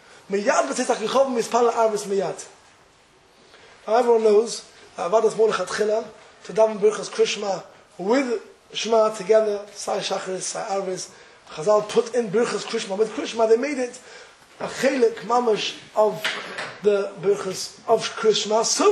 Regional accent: Glasgow, Scotland, United Kingdom; also born or lived in Golders Green / Gateshead; now in Jerusalem, Israel; because I was brought up in Glasgow. Now Glasgow is more rainy than Gateshead, right?

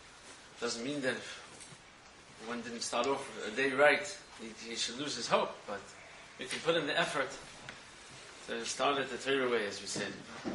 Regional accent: New York City, New York, United States; The only thing is, I'm American, I'm a New Yorker.

